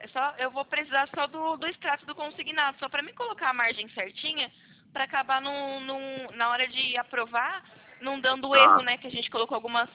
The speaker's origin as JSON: {"language": "Portuguese", "town": "São Carlos", "region": "São Paulo", "country": "Brazil", "said": "o meu celular, ele é DDD16, porque eu sou de São Carlos."}